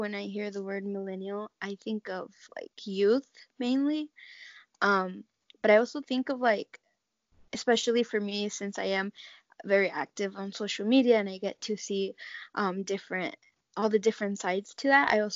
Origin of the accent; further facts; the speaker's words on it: Yakima, Washington, United States; I'm from Yakima, Washington, which is like 2.5 hours from Seattle.